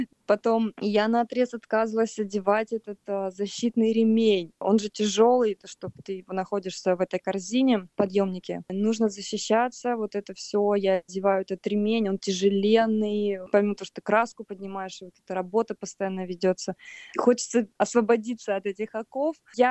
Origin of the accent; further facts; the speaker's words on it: Siberia, Russia; это в моем родном городе. Я еще тогда училась в университете, начала учиться, то есть мне было 17 лет.